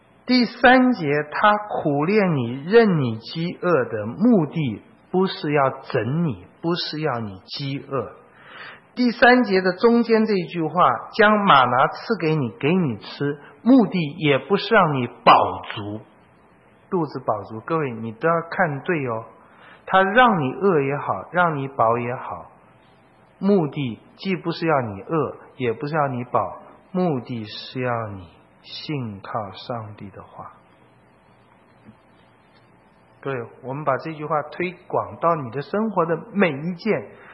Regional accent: China; 这个他们在出埃及记十六章那里，我们就会看到他们跟我们中国人一样啊。

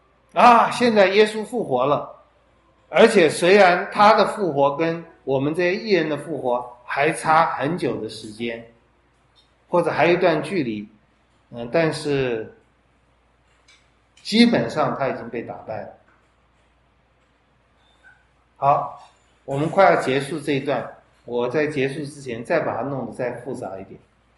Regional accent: China; 我们中国人我觉得没有多讲这些，生和死都是很大的问题。

